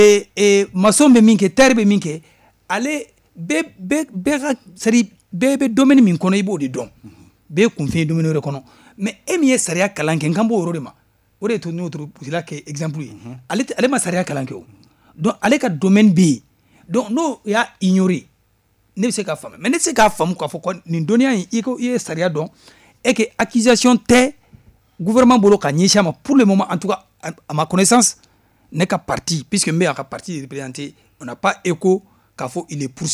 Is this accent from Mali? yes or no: yes; Mali; je suis Malien